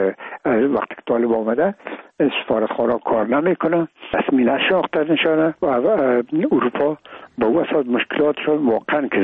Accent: Afghanistan; ما افغان هستیم

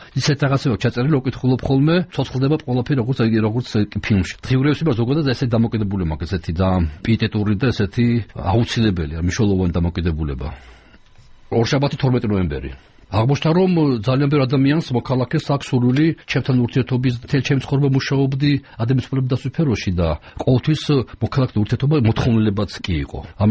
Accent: Tbilisi, Georgia; თბილისში გავიზარდე, მეთემე სკოლა დავამთავრებელ ფილარმონიასთან, ყველაფერი იყო გარშემო.

